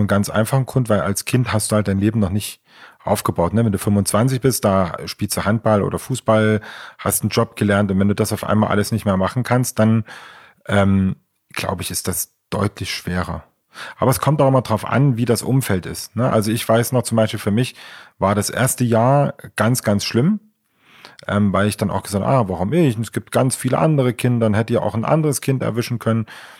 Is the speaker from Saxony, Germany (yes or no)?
yes; Leipzig, Saxony, Germany; Ich bin ja ursprünglich aus der DDR, also komme aus Leipzig, aus der wunderschönen Stadt Leipzig.